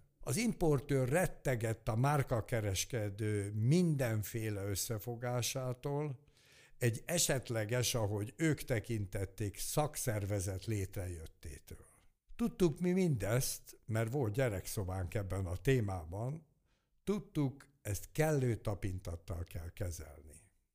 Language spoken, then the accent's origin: Hungarian; Hungary; Mi magyarok vagyunk, ezt nagyon jól tudjuk